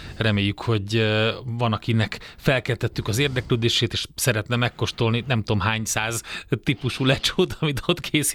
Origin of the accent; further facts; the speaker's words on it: Vojvodina, Serbia; ott a délvidéken, onnan én származom